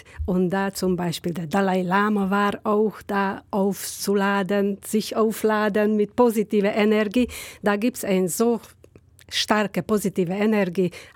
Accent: Pest, Hungary; German is a second language; Ich komme aus Ungarn. 20 Kilometer von Budapest, das heißt, wenn jemand in Ungarn schon war, ein bisschen gereist hat, Donauknie, wo die heiligen Berge sind.

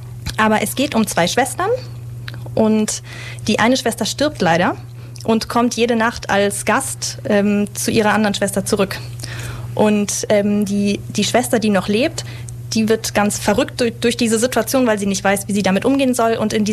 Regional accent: Mannheim, Baden-Württemberg, Germany; ich bin auf dem Waldhof groß geworden. Den kennen wahrscheinlich viele, 68305. Und ich fand das toll. Ich bin im Waldhof auch im Brennpunkt zur Grundschule gegangen

